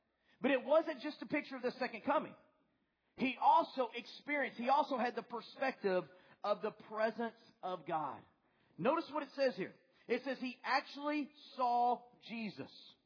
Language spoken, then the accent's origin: English; the South, United States; Now, I don't know about you, but I'm from the South.